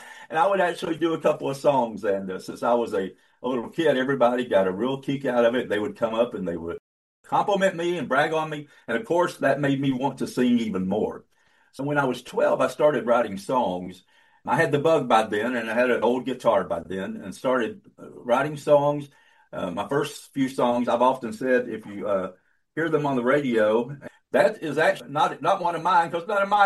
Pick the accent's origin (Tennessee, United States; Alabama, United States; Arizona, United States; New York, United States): Alabama, United States; Jacksonville; also born or lived in Dallas; now in Savannah, United States; Just real quick, I came to Savannah in 2017 from Dallas, Texas. But I grew up in North Alabama and went to college there and grew up in a cotton mill town, Jacksonville, Anniston area.